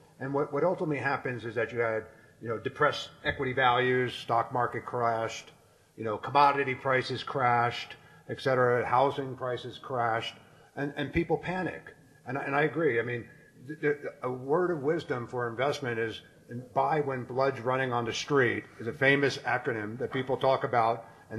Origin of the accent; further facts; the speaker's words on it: United States; And so as an American, you know, I was basically had to recuse myself